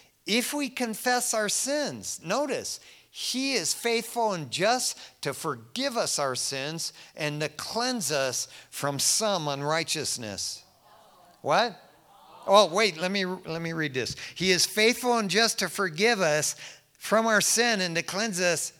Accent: East Detroit, Michigan, United States; laying on the front yard there, growing up in East Detroit, Michigan, looking up at the stars

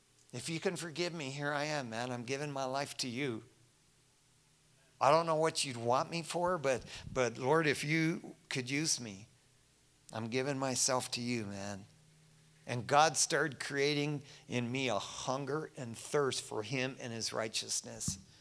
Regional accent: East Detroit, Michigan, United States; laying on the front yard there, growing up in East Detroit, Michigan, looking up at the stars

